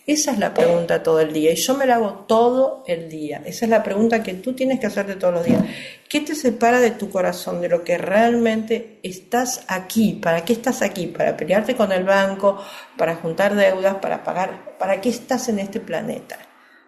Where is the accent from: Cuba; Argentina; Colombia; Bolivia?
Argentina; now in United States; yo vivo en un país que yo rechazaba como Argentina, que es Estados Unidos. Cuando yo tenía 20 y pico de años, rechazaba a los Estados Unidos. Soy argentina